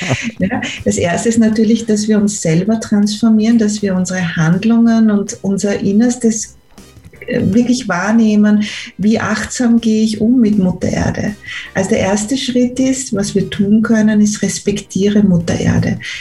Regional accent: Salzburg, Austria; in unserer Kultur in Österreich, da gab es ja auf den Bauernhöfen, und ich komme ja aus Salzburg ursprünglich, aus dem Land Salzburg

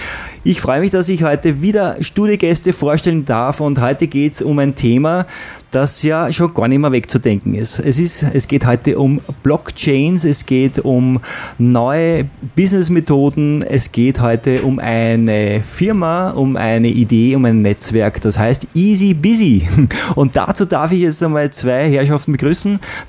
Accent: St. Pölten, Lower Austria, Austria; Wir sind aus St. Pölten.

